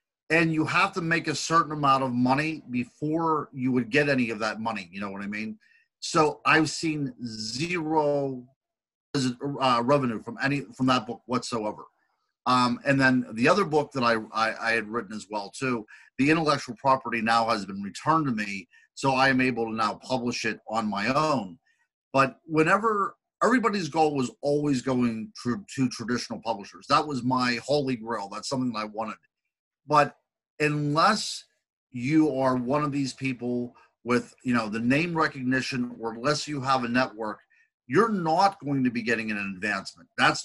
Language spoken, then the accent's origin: English; Pennsylvania, United States; Because I grew up in Pennsylvania, there's a lot of cases of UFOs and Bigfoot and things like this around my area.